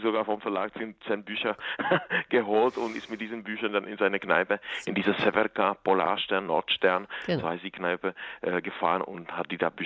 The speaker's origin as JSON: {"language": "German", "region": "East Bohemia", "country": "Czechia", "said": "morgen fahre ich eben von Linz eben in meine Heimat nach Ostböhmen, in die Gegend heißt Český Raj, das böhmische Paradies"}